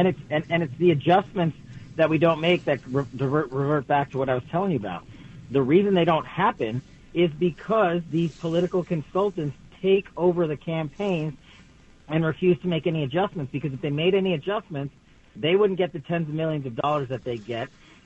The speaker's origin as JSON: {"language": "English", "region": "Nevada", "country": "United States", "tie": "born or raised there", "said": "They did it in states like my home state, Nevada."}